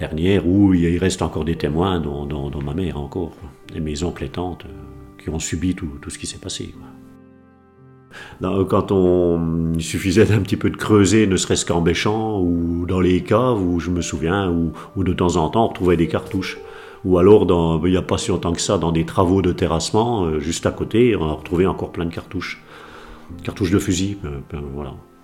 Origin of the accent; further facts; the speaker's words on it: Saint-Étienne-lès-Remiremont, Grand Est, France; je vais avoir 55 ans. J'ai toujours habité dans la vallée de la Moselotte, mais Moselle. Je suis de Saint-Étienne-lès-Remiremont, juste à côté. Et puis, oui, ben, je suis vraiment Vosgien à 100%